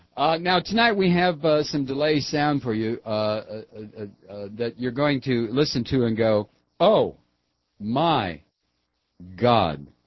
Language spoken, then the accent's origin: English; Toledo, Ohio, United States; I grew up in Toledo, Ohio. All we did in Toledo was polka.